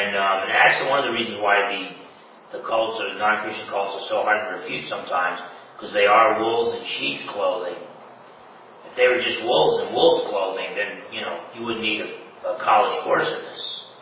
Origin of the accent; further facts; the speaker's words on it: Newark, New Jersey, United States; I was born in Newark, I went to high school in Newark, N-E-W-A-R-K, some people say Newark, or whatever